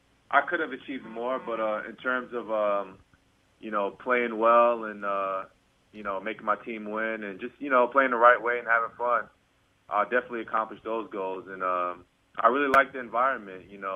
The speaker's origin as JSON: {"language": "English", "town": "New York City", "region": "New York", "country": "United States", "tie": "born or raised there", "said": "And just growing up in New York City, and then when you travel to other places, you realize that New York City just has something special with basketball."}